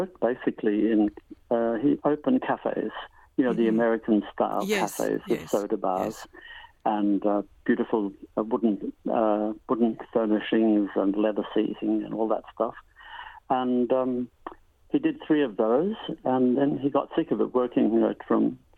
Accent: Brisbane, Queensland, Australia; born there; Well, I was born in Australia, in Brisbane.

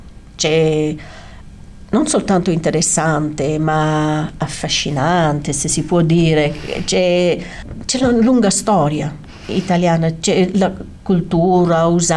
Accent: Australia; born or raised there

